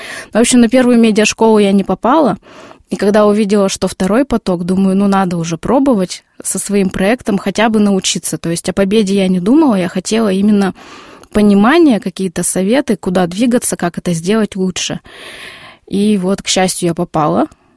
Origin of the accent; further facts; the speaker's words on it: Nizhny Tagil, Sverdlovsk Oblast, Russia; now in Tobolsk, Russia; Я из Нижнего Тагила.